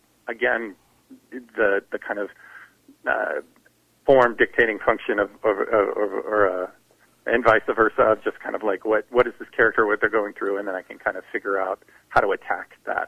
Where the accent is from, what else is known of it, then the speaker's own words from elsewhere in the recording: New York City, New York, United States; there was a bittersweetness to the whole experience of being a New Yorker